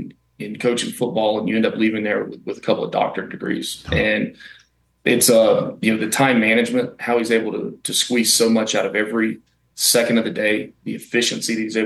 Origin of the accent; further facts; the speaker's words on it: Birmingham, Alabama, United States; I'm from Birmingham, and we were actually at home for Christmas